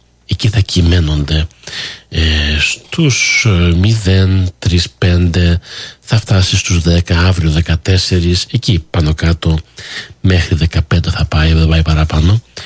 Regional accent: Canada; Καναδάς και εννοεί η χώρα μας, τουλάχιστον ο δικός μου τόπος εδώ είναι, εδώ έχω γεννηθεί, εδώ έχω μεγαλώσει. Και ο Καναδάς λίγο πολύ είναι η πατρίδα μου εμένα.

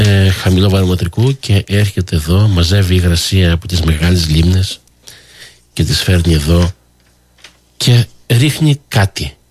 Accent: Canada; Καναδάς και εννοεί η χώρα μας, τουλάχιστον ο δικός μου τόπος εδώ είναι, εδώ έχω γεννηθεί, εδώ έχω μεγαλώσει. Και ο Καναδάς λίγο πολύ είναι η πατρίδα μου εμένα.

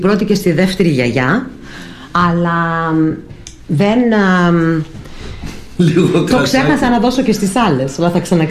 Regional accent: Greece; είμαι Ελληνίδα. Είχα την ευκαιρία να πάω σε ελληνικό σχολείο. Είχαν και τότε λύκειο. Πήγα μέχρι πρώτη λυκείου στην Ομοσπονδία. Πήγα Σάββατο και Σάββατο. Δεν πήγαινα καθημερινώς, αλλά έχω τα ελληνικά μου

